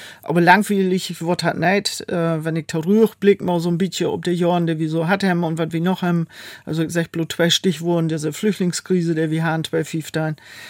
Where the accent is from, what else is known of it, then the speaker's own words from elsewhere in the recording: Lower Saxony, Germany; 61 Jahre alt, bin verheiratet, wir haben zwei erwachsene Kinder, wir haben fair, wunderbare Enkelkinder. Ich komme aus Landkreis Leer, aus Buhren, ist meine Heimatgemeinde, wo ich auch noch kommunalpolitisch mit aktiv bin.